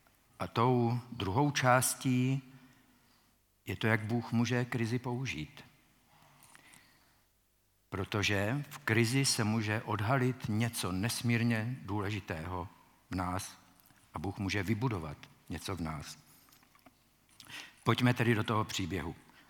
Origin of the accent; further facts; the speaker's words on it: Vysoké Mýto, Pardubice Region, Czechia; já jsem vyrůstal ve Vysokém Mýtě, což je takové maloměsto a Pardubice to byl velký svět